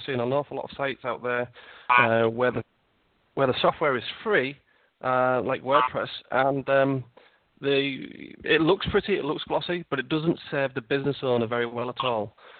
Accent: Yorkshire and the Humber, United Kingdom; I mean, I'm from Yorkshire

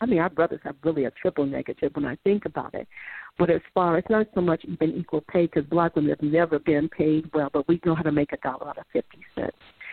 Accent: Chicago, Illinois, United States; I'm from Chicago, the South Side, and I was the first chief of staff of Reverend Jackson's International Trade Bureau.

